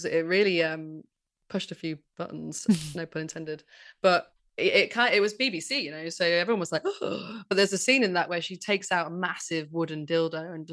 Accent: Manchester, North West England, United Kingdom; But I'm from Manchester, though.

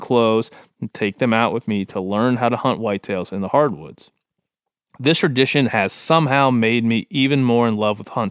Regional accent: Vermont, United States; I grew up in Vermont with the privilege of learning to deer hunt from my dad and grandfather on a 200-acre property that we own.

